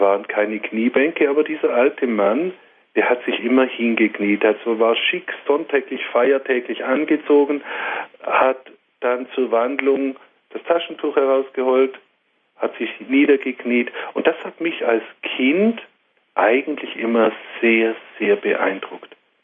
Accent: Switzerland; Über der Grenze bei uns in der Schweiz drüben hängt es dann

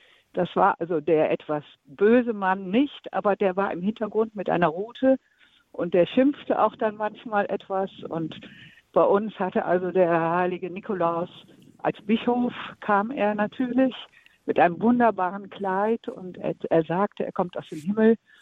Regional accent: Bonn, North Rhine-Westphalia, Germany; Und wir kommen ursprünglich aus Bonn, aus dem Rheinland.

